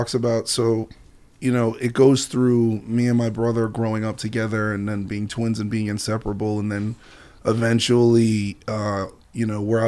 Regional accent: New York City, New York, United States; I grew up, you know, I grew up in Brooklyn and I'm 39.

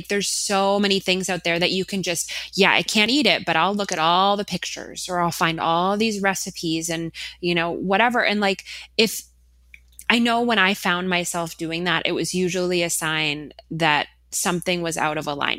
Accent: Minnesota, United States; I haven't, although I am from Minnesota.

